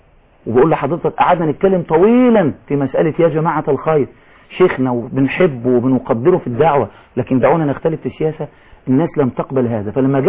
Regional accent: Egypt; لكن في حاجة عندنا في مصر بقت غريبة جدا

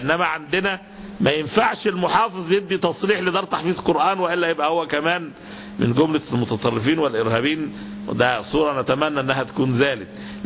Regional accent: Egypt

